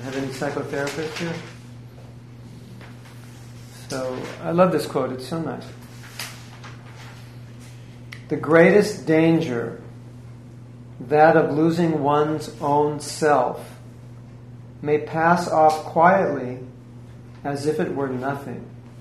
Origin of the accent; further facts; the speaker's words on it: California, United States; also born or lived in South Africa; and I grew up in California.